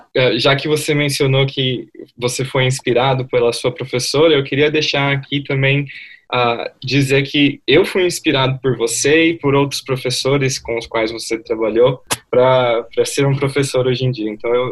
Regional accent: Itápolis, São Paulo, Brazil; Fábio Torres é natural de Itápolis, São Paulo, assim como eu, a capital nacional do sorvete.

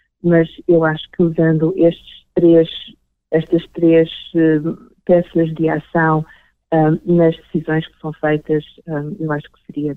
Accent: Portugal; moved away; Então, sendo portuguesa, também sendo imigrante, tenho uma afinidade muito grande com as comunidades imigrantes

